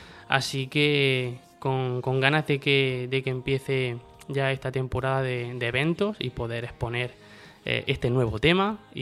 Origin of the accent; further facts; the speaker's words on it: Cehegín, Region of Murcia, Spain; En Bullas, mi pueblo vecino, yo soy de Cejín